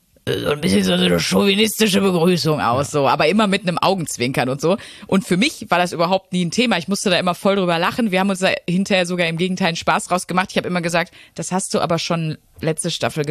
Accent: North Rhine-Westphalia, Germany; Also ich bin aus dem Ruhrgebiet.

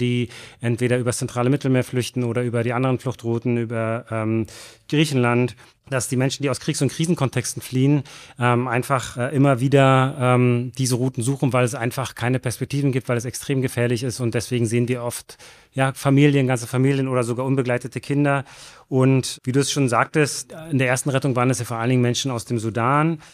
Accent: East Germany, Germany; ich bin in Ostdeutschland groß geworden, in der DDR

